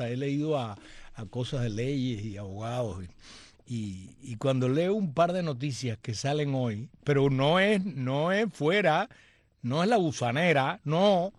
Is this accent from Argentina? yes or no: no; Cuba